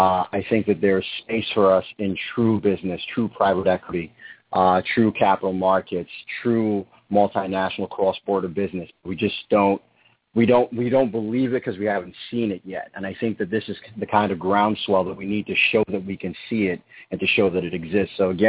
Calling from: New York City, New York, United States; I'm calling from New York City.

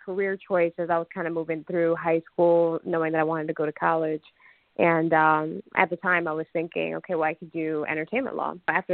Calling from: Atlanta, Georgia, United States; Actually, this is, in fact … calling in from the Atlanta area.

